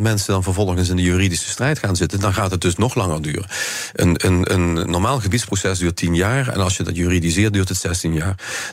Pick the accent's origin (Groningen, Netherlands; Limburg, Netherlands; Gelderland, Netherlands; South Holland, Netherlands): Limburg, Netherlands; Maastricht; Ik kom zelf uit Maastricht. Een van de natuurgebieden ligt ten zuiden van Maastricht.